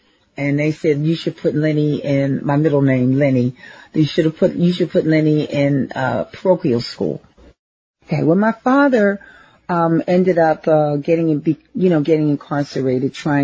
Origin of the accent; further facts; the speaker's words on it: Philadelphia, Pennsylvania, United States; growing up in North Philadelphia, going to a huge all-girls high, Catholic girls high school, being African-American and playing first violin